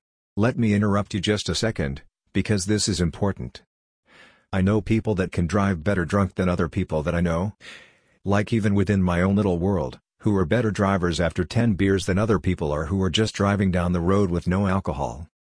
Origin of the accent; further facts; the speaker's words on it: Illinois, United States; As someone, we're both from Illinois